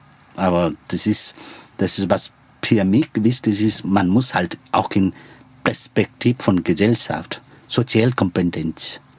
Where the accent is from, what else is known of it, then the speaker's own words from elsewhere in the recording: Nepal; born there; German is a second language; Ich bin ein gebürtiger Nepali, aber ich kann auch Nepali nicht richtig besprechen.